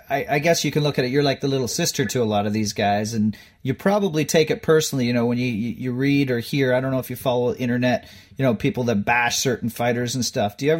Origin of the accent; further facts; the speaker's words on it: Ontario, Canada; I'm from Canada, just outside of Toronto